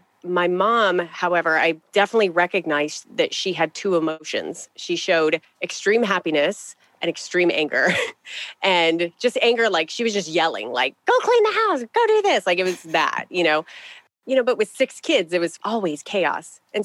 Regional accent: Arizona, United States; let's start at the beginning, or somewhat at the beginning. I was raised out in Arizona in the United States under the desert sun, one of six kids, five girls, one boy

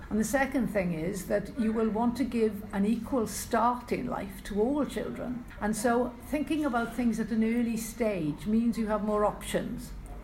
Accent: Wales, United Kingdom; accent: Welsh; They've all understood my Welsh accent, which is great.

